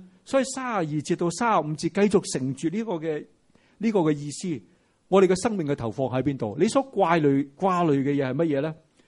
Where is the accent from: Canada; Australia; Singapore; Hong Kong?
Hong Kong; 我哋香港人咧好多美食系咪？